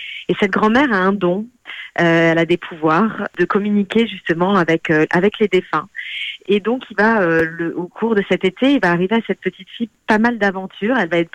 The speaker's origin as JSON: {"language": "French", "country": "France", "tie": "born there", "said": "parce que moi-même je suis née en France de parents portugais, donc comme beaucoup d'enfants d'immigrés ou de luso-descendants, comment on préfère les appeler, je reviens plusieurs fois par an au Portugal"}